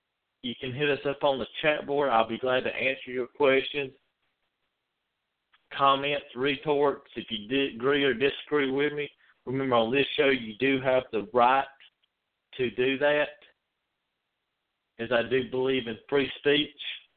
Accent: North Carolina, United States; The first is a protest in Charlotte, North Carolina, my home state, about an hour and 30 minutes southwest of me.

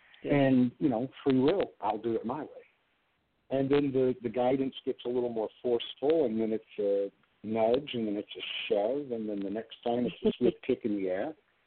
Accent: Chattanooga, Tennessee, United States; Yeah. I grew up just about an hour north of Lafayette. Oh, is that right? Yeah, I grew up in Chattanooga.

